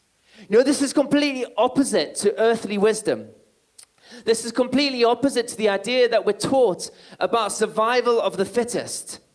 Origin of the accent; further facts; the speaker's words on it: West Midlands, United Kingdom; And I grew up in Herefordshire. When I came to England, I spent my teenage years in Herefordshire.